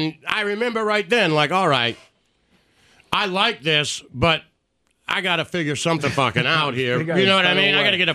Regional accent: Detroit, Michigan, United States; Well, I'm from Detroit originally, and, you know, similar story. I grew up probably about 2 miles away from the horse track in Detroit

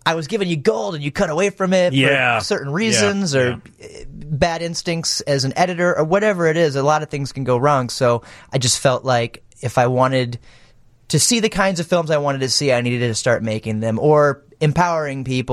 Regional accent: Atlanta, Georgia, United States; moved away as an adult; also born or lived in Madison, Wisconsin; now in Chicago, United States; I'm from Atlanta. I actually went to college in Madison, Wisconsin, and I was an actor there, and everyone seemed to be coming to Chicago, and that seemed to be where everything was happening, so I moved here right after graduation

